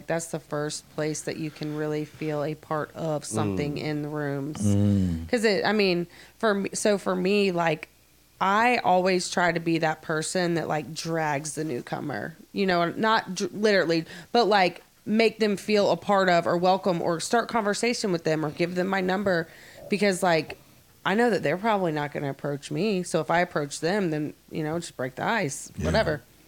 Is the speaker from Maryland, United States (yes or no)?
no; Woodstock, Georgia, United States; I got sober out in Norcross. I'm originally from Woodstock. Well, when I moved back to Woodstock